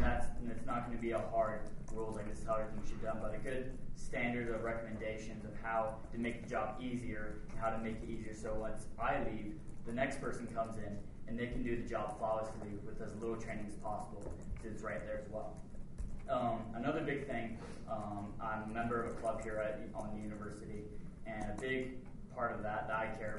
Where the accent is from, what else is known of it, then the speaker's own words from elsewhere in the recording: Reno, Nevada, United States; I was born and raised here in Reno, Nevada.